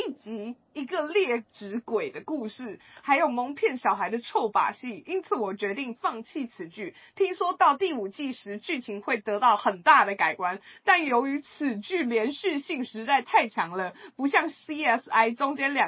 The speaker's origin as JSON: {"language": "Chinese", "country": "Taiwan", "said": "Sorry， 我是台湾人，所以 I don't care。"}